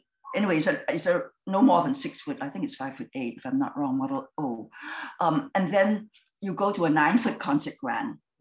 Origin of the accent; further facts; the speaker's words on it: Singapore; I think it's because of my Asian roots. I'm from Singapore, you know